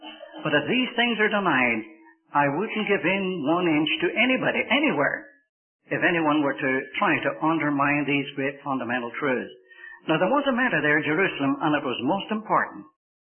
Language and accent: English; Ireland; As far as I'm concerned, I hate it, although I'm an Irishman.